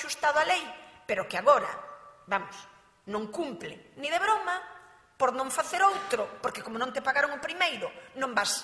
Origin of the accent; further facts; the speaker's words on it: Monforte de Lemos, Galicia, Spain; Non me cesa porque fai ben, porque como son de Monforte caio yo ben